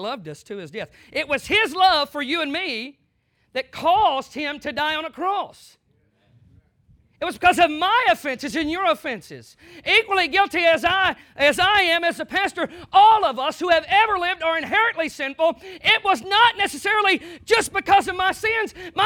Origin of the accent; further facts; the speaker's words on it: the South, United States; You know, I come from the South.